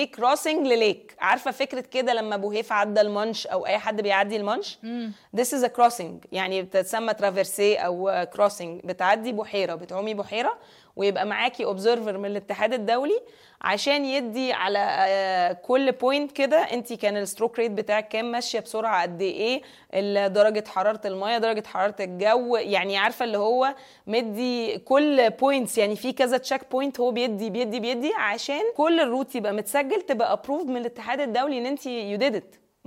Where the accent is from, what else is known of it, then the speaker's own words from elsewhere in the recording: Egypt; السباحين عندنا في مصر ما يقدروش ينافسوا عالميا قوي